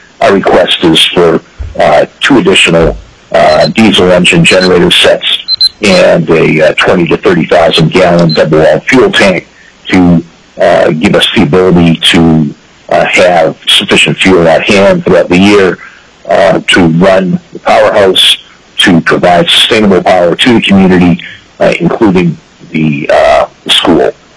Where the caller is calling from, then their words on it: Bethel, Alaska, United States; I'm calling from Bethel, and I'm representing the Tulik Sac Native community.